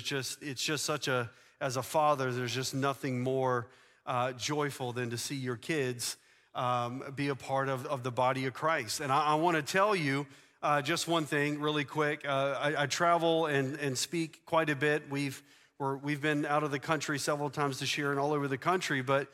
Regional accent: the South, United States; And we're from the South.

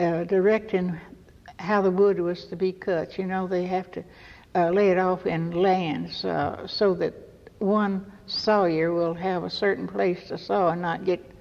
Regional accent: Emporia, United States; born there; And so far as I know, I was born in Emporia.

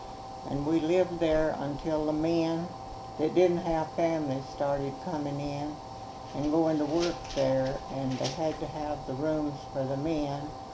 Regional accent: Texas, United States; also born or lived in Dayton, Texas / Diboll, Texas; We moved from Kent County, Dayton, Texas, Kent County, to Diboll, and then to Alpheta Camp.

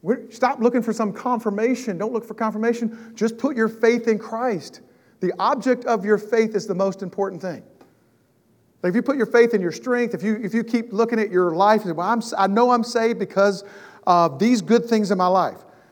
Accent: the South, United States; You know, I'm from the South. We're real nice down here.

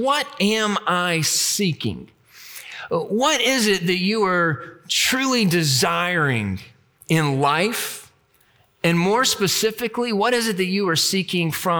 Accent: New Orleans, Louisiana, United States; When I was in eighth grade, growing up in New Orleans, I went to a high school baseball game.

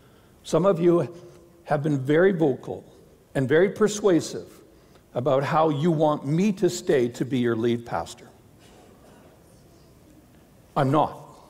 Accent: Alberta, Canada; I'm from Alberta, I'm an import.

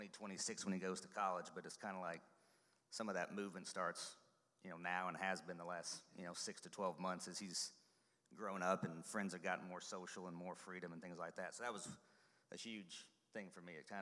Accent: Arkansas, United States; I grew up in Arkansas. I have obviously some buddies from high school.

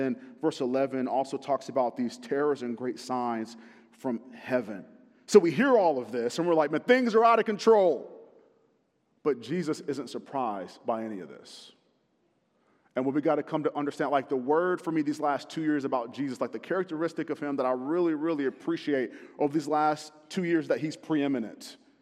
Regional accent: North Carolina, United States; So I grew up in Carolina, in North Carolina, the better of the Carolinas. And we had a lot of hurricanes. So I grew up not far from the coast.

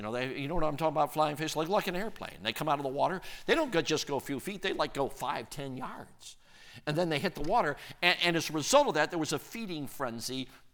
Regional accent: Illinois, United States; now in Wisconsin, United States; Now, I'm an upper Midwesterner. You know what that means? I was raised first in Illinois, now Wisconsin. I'm an upper Midwesterner.

